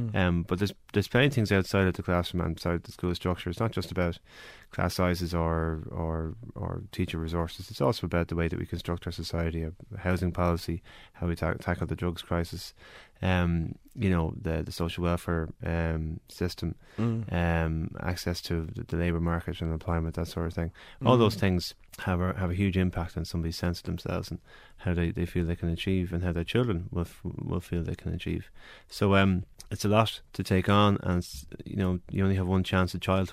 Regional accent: Malahide, Leinster, Ireland; I'm originally from Malahide

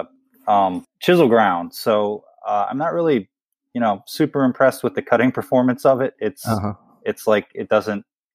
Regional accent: Missouri, United States; also born or lived in Arkansas; I grew up in Missouri and Arkansas, so fishing and hunting was kind of like where I started out. And as an adult, I've kind of moved away from rural areas

